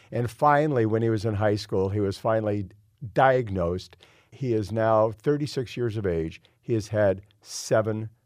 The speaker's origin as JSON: {"language": "English", "town": "Denver", "region": "Colorado", "country": "United States", "said": "I'm from Denver, Colorado, and I've lived here for 42 years."}